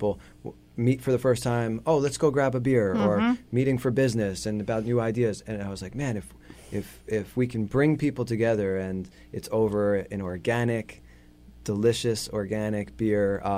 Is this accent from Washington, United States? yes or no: no; New York, United States; now in Los Angeles, United States; But then I'm from New York. We landed in Los Angeles